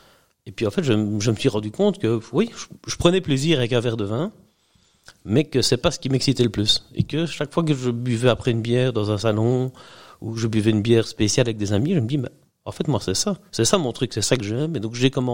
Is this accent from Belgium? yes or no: yes; Wallonia, Belgium; je viens de la région de Waregem, donc la capitale de l'ASB, comme on dit, en région liégeoise, province de Liège, entre Liège et Bruxelles